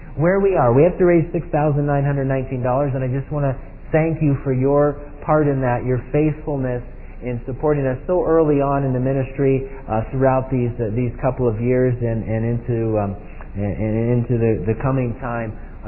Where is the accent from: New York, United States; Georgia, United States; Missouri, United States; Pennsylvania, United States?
Pennsylvania, United States; I was born and raised in Pennsylvania.